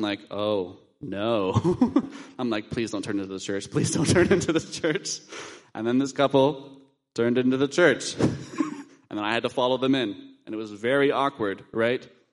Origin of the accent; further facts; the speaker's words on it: Dunnville, Ontario, Canada; Maybe you're even thinking of my hometown of Dunville. Can anything good come from Dunville?